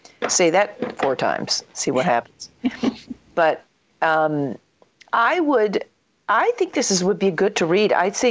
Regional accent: Italy; I know growing up in Italy, that was definitely not our experience.

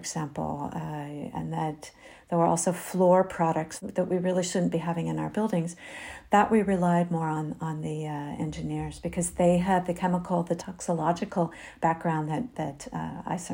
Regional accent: United States; moved away as an adult; now in Europe; I am an American. I was trained as an architect in the US and came out of the American approach to material selection

